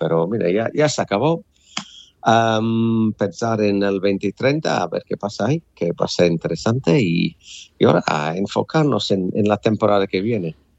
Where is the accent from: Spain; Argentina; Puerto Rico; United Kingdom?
United Kingdom; England; Spanish is a second language; Personalmente, obviamente soy inglés y hay historia entre los dos países, ¿no?